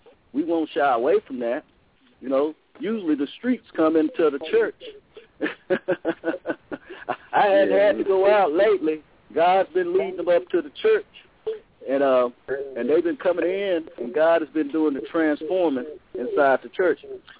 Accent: West Monroe, Louisiana, United States; also born or lived in Oakland; Well, I was born in Oakland, California. I was raised in West Monroe, Louisiana. I attended West Monroe High School.

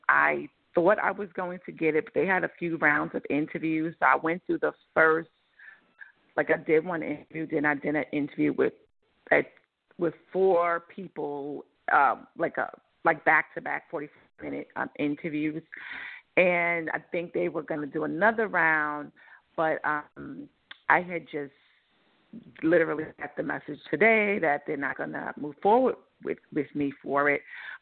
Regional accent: New York, United States; I never call myself a New Yorker, even though I'm from New York.

